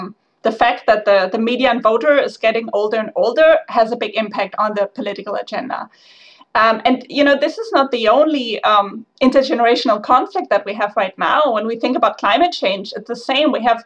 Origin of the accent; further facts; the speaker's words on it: Germany; I mean, I am from Germany and I see the German pension system